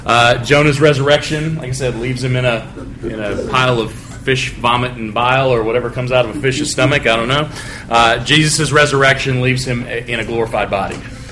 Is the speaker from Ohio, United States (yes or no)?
no; West Virginia, United States; born there; I was born in West Virginia. I'm allowed to say that.